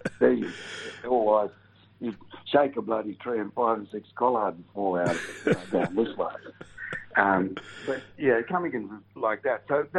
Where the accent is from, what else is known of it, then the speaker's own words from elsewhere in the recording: Australia; it was written in my hometown of Mully.